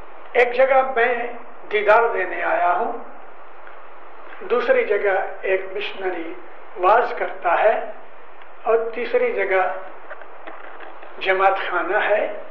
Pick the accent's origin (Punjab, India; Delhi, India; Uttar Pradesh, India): Punjab, India; Amritsar; میں خود پنجابی ہوں، امرتسر کا.